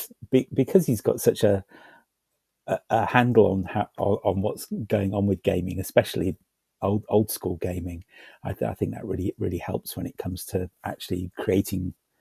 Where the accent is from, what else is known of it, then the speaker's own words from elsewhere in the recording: United Kingdom; I find, especially when it comes to being British like that, the moment you're under a stressful situation, you kind of resort to humor as a way to react to it.